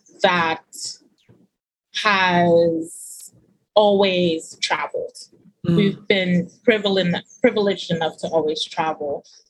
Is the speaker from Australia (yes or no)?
no; Japan; It was definitely a big part of my life happened in Japan. Like, I grew up in Japan.